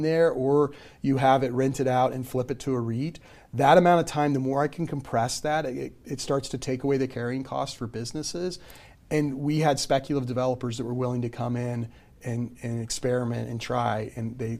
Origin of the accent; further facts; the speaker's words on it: Missouri, United States; I come from Southeast Missouri. From a farming community and grew up on a farm.